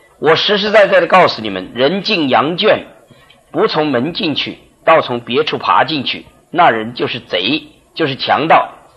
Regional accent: Taiwan; 我们台湾话叫做假膏啊

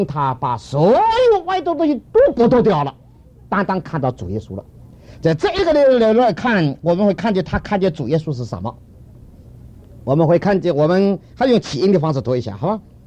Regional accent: China; 我们中国人呢，这个整个中华民族给差不多三个字害了太多了

